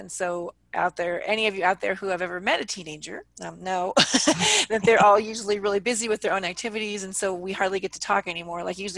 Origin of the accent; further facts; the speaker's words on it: Anchorage, Alaska, United States; our listeners probably know I'm originally from Anchorage, Alaska. So I usually take one or two trips a year, and I'm getting the Alaska itch